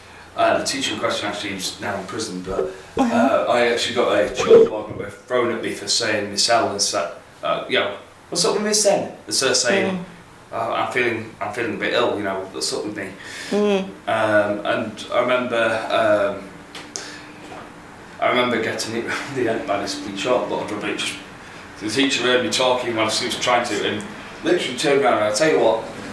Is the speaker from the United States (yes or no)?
no; Yorkshire and the Humber, United Kingdom; accent: Broad Yorkshire; I remember growing up, I was told that my accent, my dialect, and for those who don't know, Broad Yorkshire is actually now classically defined as a language.